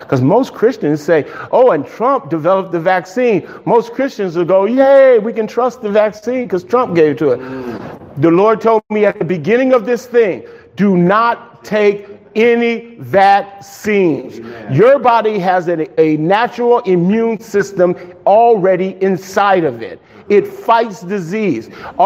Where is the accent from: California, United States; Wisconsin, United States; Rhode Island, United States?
California, United States; Los Angeles; One great thing about growing up in South Central LA, you learn not to trust anybody.